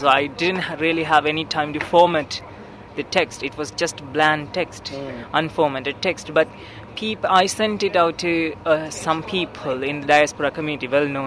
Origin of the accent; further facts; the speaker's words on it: Sri Lanka; I come from Sri Lanka and I'm 22 years old.